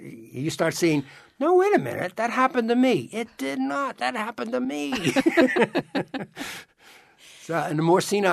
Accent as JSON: {"language": "English", "region": "Pennsylvania", "country": "United States", "tie": "born or raised there", "said": "Growing up in Pennsylvania, we always had a place at the Jersey Shore."}